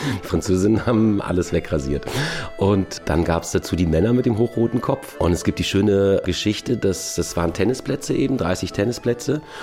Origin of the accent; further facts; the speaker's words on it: Düsseldorf, North Rhine-Westphalia, Germany; Ich komme aus Düsseldorf